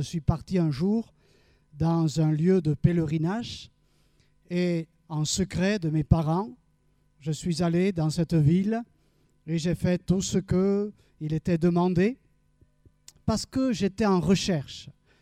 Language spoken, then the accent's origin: French; Occitanie, France; Et de retour chez moi, dans le Gers, je me souviens que je suis allé voir un de mes amis d'école.